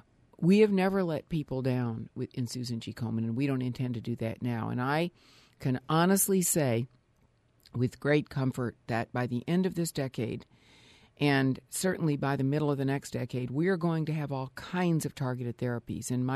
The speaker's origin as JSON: {"language": "English", "town": "Peoria", "region": "Illinois", "country": "United States", "tie": "born there", "also_born_or_lived": "Dallas", "said": "maybe that's because I was born in Peoria, even though I lived in and also lived in Dallas for 30 years."}